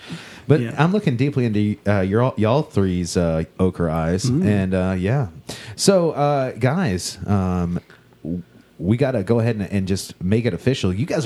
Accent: Indiana, United States; hey, we're from Jeffersonville, Clarksville, New Albany, and other parts of southern Indiana.

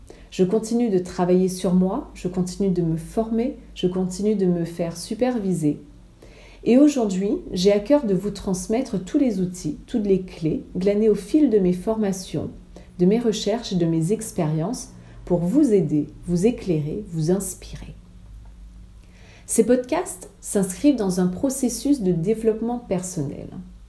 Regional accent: Réunion, France; j'ai 37 ans, je suis réunionnaise

